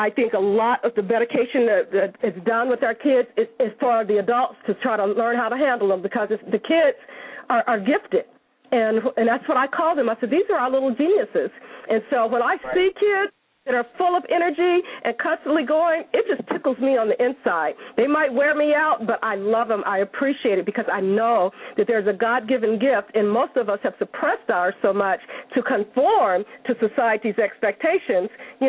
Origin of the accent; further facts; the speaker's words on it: United States; And so he said, you're from the States, aren't you? And I said, yeah.